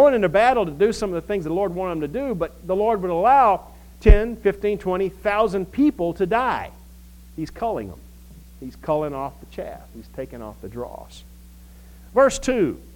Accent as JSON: {"language": "English", "region": "Texas", "country": "United States", "tie": "born or raised there", "said": "and I grew up in Texas, and while I couldn't draw you a perfect map of Texas"}